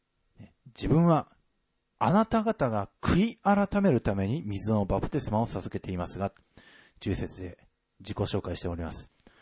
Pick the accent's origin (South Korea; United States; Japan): Japan; Ibaraki; 私は、生まれ育った茨城の方では麦畑もありました。